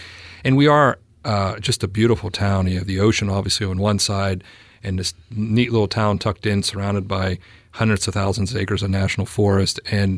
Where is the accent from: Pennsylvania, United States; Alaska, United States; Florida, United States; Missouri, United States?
Pennsylvania, United States; You know, we're from Pennsylvania originally, and you know the coal towns were always the company town, the company store, company housing.